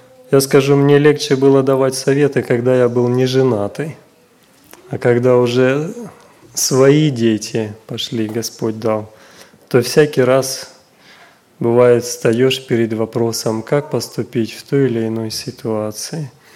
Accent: Ukraine; Я у нас, мы с Украины, вот с братом

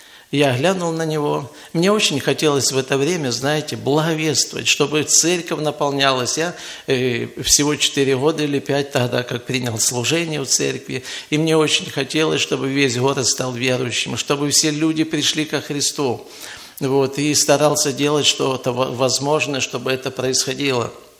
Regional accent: Vorkuta, Komi Republic, Russia; я из Воркуты. И проживаю там уже больше 40 лет.

